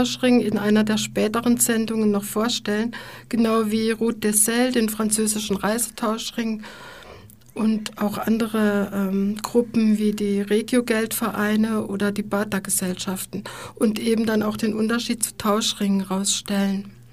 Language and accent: German; Freiburg, Baden-Württemberg, Germany; ich bin ursprünglich aus Freiburg